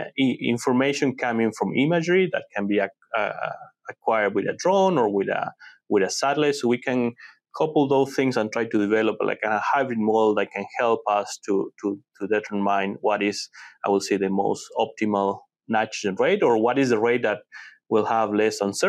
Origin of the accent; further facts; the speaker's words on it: Cordoba, Córdoba, Argentina; now in United States; I'm not originally from the U.S. I grew up in Argentina, in Cordoba. It's a central part of the country. An area that we grow a lot of corn and peanuts and soybeans as well.